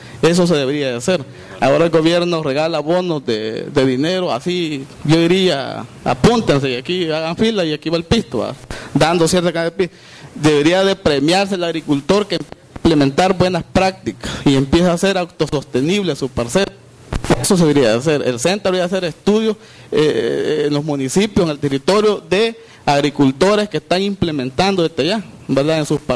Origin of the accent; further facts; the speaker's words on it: Huaymango, Peru; yo soy un agricultor de Huaymango